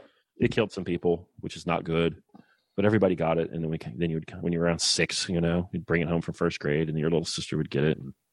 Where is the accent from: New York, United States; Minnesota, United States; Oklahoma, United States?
Oklahoma, United States; But I'm from Oklahoma, and I know the difference, and she don't.